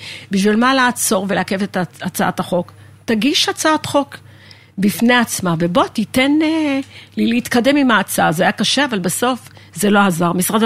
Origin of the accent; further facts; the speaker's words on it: Lod, Central District, Israel; גדלתי בעיר העתיקה בלוד